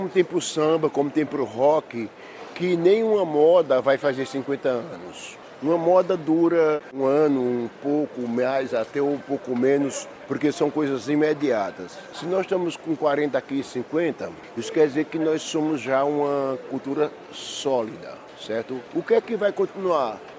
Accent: Brazil; O mesmo RG que fala que eu sou brasileiro

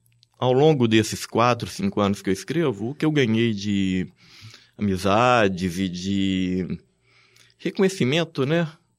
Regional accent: Ouro Preto, Minas Gerais, Brazil; Eu sou de Ouro Preto, né? Que é uma cidade que tem todo esse peso histórico

